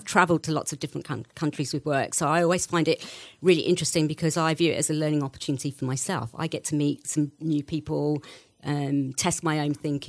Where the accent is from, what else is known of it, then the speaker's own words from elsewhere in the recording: London, United Kingdom; born there; I am from England, yeah. My parents were from India originally, but I was born in London, yes.